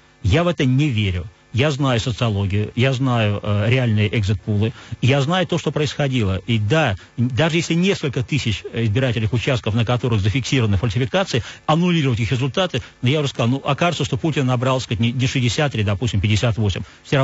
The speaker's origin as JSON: {"language": "Russian", "region": "Saint Petersburg", "country": "Russia", "tie": "born or raised there", "said": "оба раза это был Петербург, мой родной город."}